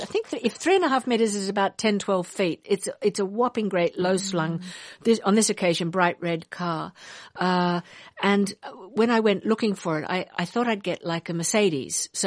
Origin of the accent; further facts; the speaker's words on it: Australia; for me as a kid growing up in Australia